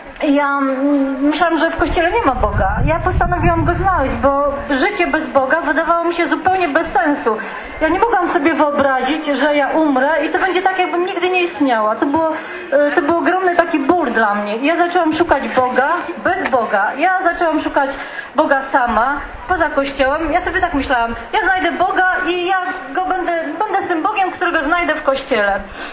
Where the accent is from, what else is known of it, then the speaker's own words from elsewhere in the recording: Pisz, Warmian-Masurian Voivodeship, Poland; pochodzę z Pisza.